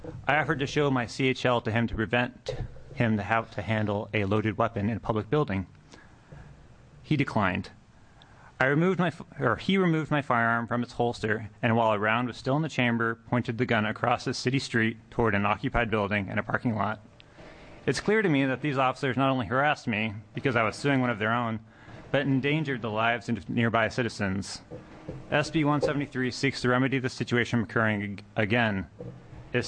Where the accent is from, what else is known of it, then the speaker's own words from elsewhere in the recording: Monroe, Oregon, United States; I'm from Monroe, Oregon.